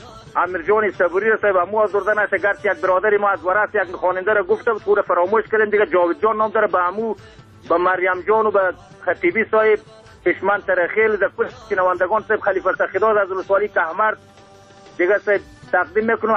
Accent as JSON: {"language": "Persian", "country": "Afghanistan", "said": "ما از افغانستان هستیم"}